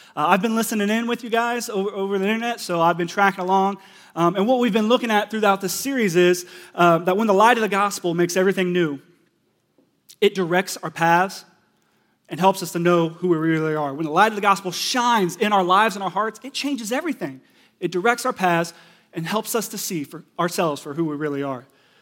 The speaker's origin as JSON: {"language": "English", "town": "Pittsburgh", "region": "Pennsylvania", "country": "United States", "said": "I hope it's okay that Ed shared that I'm from Pittsburgh."}